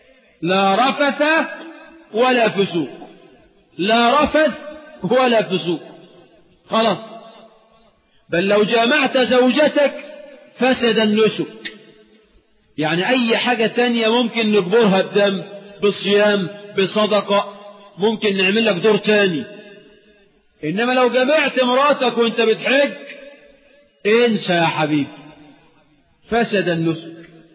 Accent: Egypt; احنا عندنا كمصريين عاشوراء ده موسم

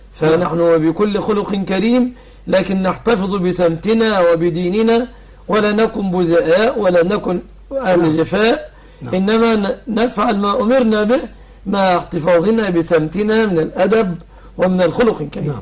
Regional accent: Egypt; أن يحفظ بلادنا مصر

